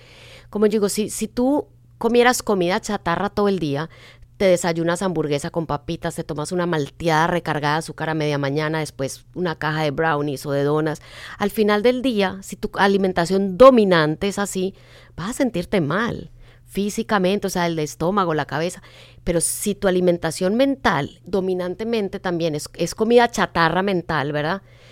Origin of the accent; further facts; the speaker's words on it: Antioquia, Colombia; yo bromeo y digo que casi me engangreno el brazo, por exagerada, que como buena paisa